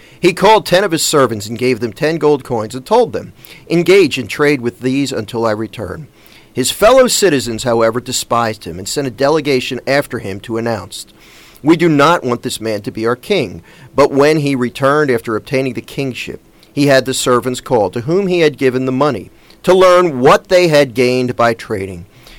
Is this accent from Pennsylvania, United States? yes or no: yes; Philadelphia, Pennsylvania, United States; I'm a Philadelphian, born and raised here.